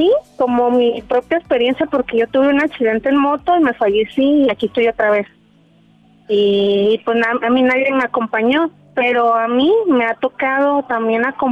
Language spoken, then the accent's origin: Spanish; Guadalajara, Jalisco, Mexico; Yo soy aquí de Guadalajara.